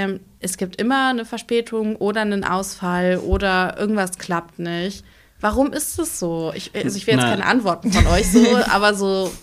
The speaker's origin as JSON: {"language": "German", "country": "Romania", "tie": "born or raised there", "said": "Okay, ich bin viel in Rumänien aufgewachsen."}